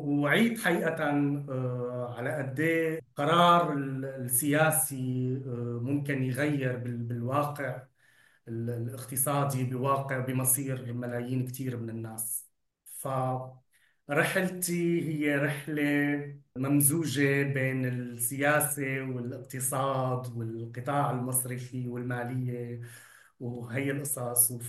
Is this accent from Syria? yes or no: yes; Syria; نحن كسوريين نحن بنشبع بعض، نحن مثل بعض، نحن أبناء دولة واحدة وأبناء ثقافات مشتركة